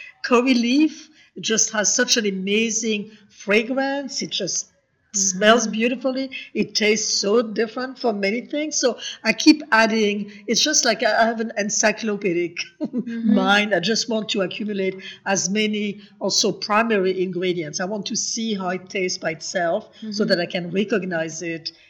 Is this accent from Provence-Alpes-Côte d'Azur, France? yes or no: no; Paris, Île-de-France, France; I grew up in Paris.